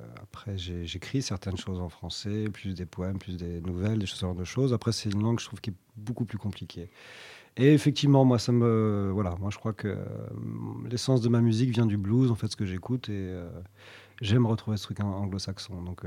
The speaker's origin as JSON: {"language": "French", "country": "France", "tie": "born there", "also_born_or_lived": "Ireland", "said": "Ma mère est anglo-saxonne. Et donc, c'est pas ma langue maternelle, parce que moi, je suis né en France. Mais c'est vrai que ma mère m'a toujours parlé en anglais. J'ai vécu quelques années après en Irlande"}